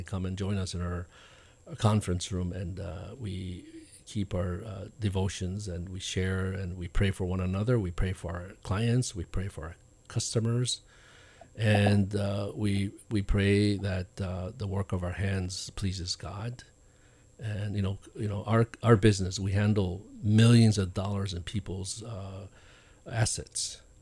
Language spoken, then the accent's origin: English; Okinawa, Japan; You know, I come from Okinawa, right?